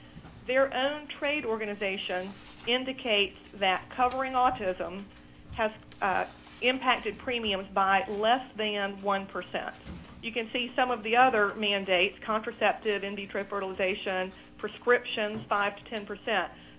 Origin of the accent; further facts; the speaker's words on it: South Carolina, United States; I'm from South Carolina. You can probably hear my accent.